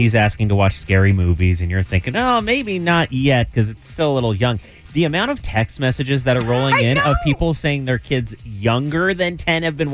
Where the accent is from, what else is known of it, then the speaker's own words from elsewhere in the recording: Canada; as Canadian as I am